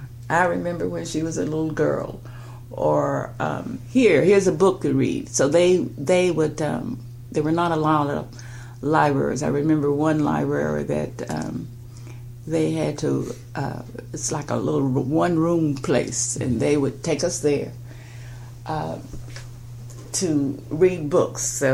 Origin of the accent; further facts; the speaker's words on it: Charlotte, North Carolina, United States; born there; as you said. I was born in 1939 in Charlotte, North Carolina.